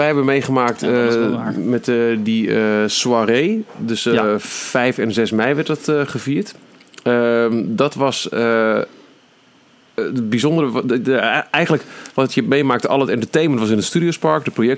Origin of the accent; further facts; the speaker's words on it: Almelo, Overijssel, Netherlands; waar ik vandaan kom, het prachtige Almelo, werd het toen in ieder geval niet gevierd.